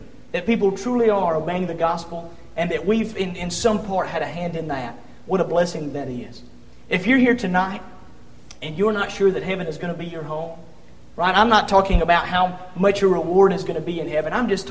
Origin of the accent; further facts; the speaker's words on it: Georgia, United States; Listen now, I'm from Georgia, remember?